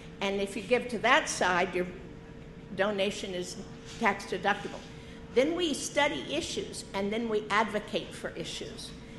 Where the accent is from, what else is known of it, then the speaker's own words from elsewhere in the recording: Texas, United States; born there; now in Wichita, United States; I was born in Texas, and I know to get a copy of a birth certificate is $76.